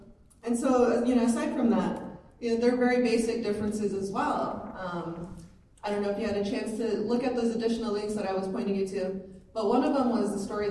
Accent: Tucson, Arizona, United States; There's only two federally recognized tribes in Tucson. And, you know, I grew up there, and that's my hometown

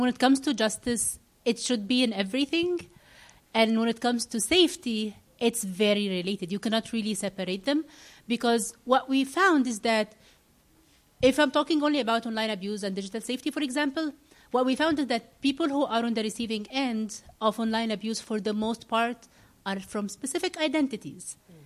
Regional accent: Egypt; Someone should choose if I am from Egypt, if I want to be the one covering the Middle East, for example, or Egypt, I should choose to do that, not because I am Egyptian, but because I choose to do it.

